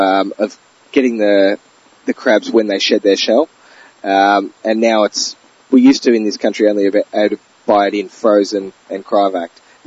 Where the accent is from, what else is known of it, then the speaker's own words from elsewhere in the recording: Melbourne, Victoria, Australia; I'm from Melbourne originally